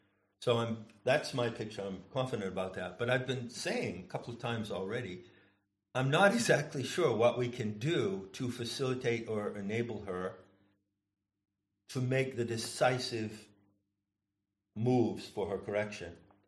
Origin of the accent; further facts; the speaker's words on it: United States; Look at me, I'm an American, and look at what's done in my name.